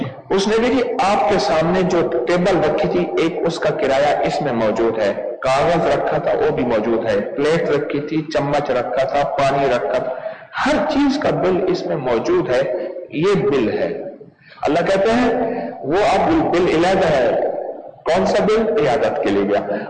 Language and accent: Urdu; Pakistan; میں نے کہا میں پاکستان سے ہوں.